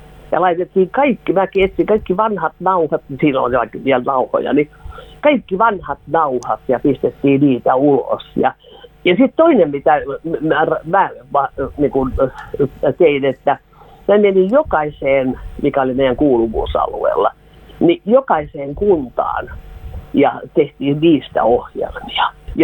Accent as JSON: {"language": "Finnish", "region": "Uusimaa", "country": "Finland", "lives_now": "Vaasa, Finland", "said": "Minä olen pääkaupunkiseudulta kotoisin, mutta tulin sitten Varta Vasten Radio Vaasaa perustamaan Vaasaan, vaikka se nyt ollut ihan niinkään. Me muutettiin sinne mun miehen takia, kun hän ei osannut yhtään suomea."}